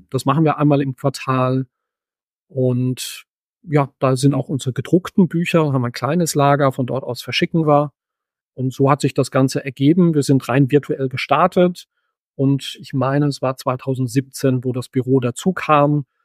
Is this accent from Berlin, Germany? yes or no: no; Heidelberg, Baden-Württemberg, Germany; bin aus Heidelberg, 50 Jahre alt, verheiratet, zwei Kinder